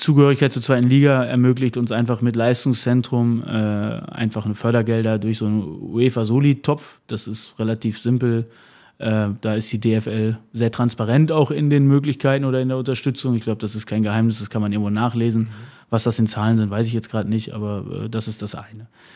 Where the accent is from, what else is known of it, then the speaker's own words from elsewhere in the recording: Münster, North Rhine-Westphalia, Germany; auch nochmal zurück in meine Heimatstadt, zu meinem Heimatclub irgendwie, Preußen Münster